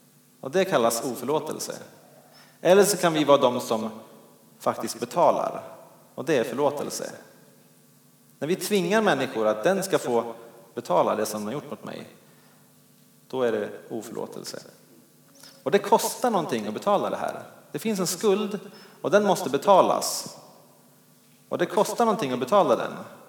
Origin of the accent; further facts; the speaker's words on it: Dalarna County, Sweden; Hemma i Dalarna där jag kommer ifrån så har vi en ganska stor trädgård.